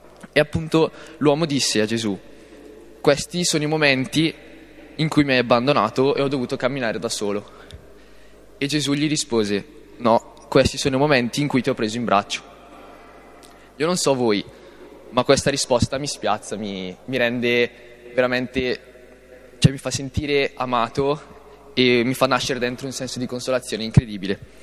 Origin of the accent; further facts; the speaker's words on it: Serina, Lombardy, Italy; vengo da Serina, nell'Alta Val Brembana.